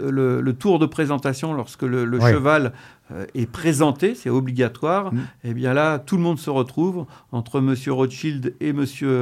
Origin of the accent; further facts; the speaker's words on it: Chantilly, Hauts-de-France, France; Donc, je suis de Chantilly. Chantilly est une terre de chevaux de course.